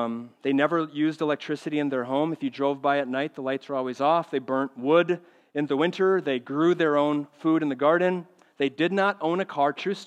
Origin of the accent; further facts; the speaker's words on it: Minnesota, United States; I grew up in Minnesota, as a lot of you know. My parents were farmers, and I grew up out in the country.